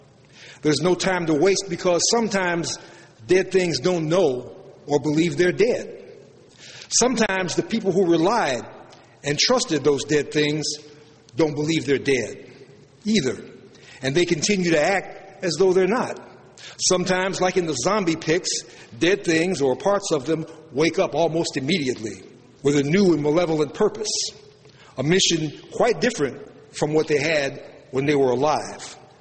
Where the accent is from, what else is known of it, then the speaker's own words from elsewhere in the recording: Chicago, Illinois, United States; That's why all the black people I know from Chicago, and I'm from Chicago, were overjoyed